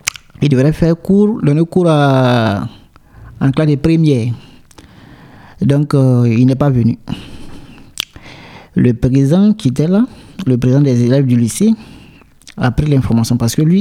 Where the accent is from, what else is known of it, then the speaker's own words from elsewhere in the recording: Côte d’Ivoire; comme on le dit chez nous en Côte d'Ivoire